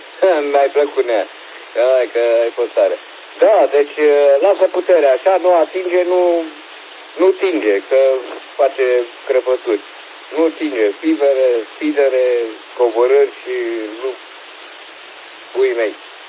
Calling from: Brașov, Brașov County, Romania; din Brașov, Eco Mike in Dalima, vă ascultă.

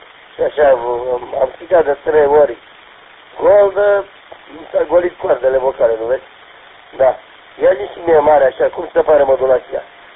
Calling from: Ploiești, Prahova, Romania; de la Ploiești

